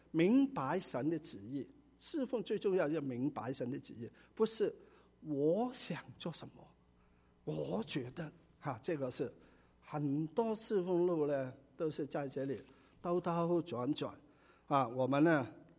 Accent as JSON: {"language": "Chinese", "country": "China", "said": "这里不是说我们中国人想的你去拜观音啊"}